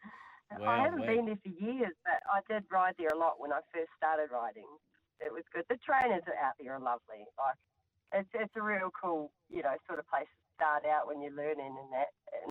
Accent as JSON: {"language": "English", "country": "New Zealand", "moved": "yes", "lives_now": "Australia", "said": "No, I'm from New Zealand."}